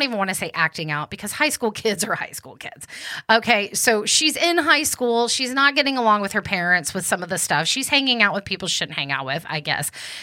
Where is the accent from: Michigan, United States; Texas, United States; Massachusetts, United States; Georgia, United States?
Texas, United States; Wichita Falls; born there; which is near where I was born in Wichita Falls, Texas.